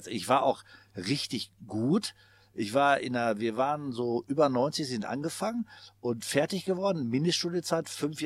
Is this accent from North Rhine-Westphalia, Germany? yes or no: yes; Bottrop, North Rhine-Westphalia, Germany; ich komme aus Bottrop-Kirchhellen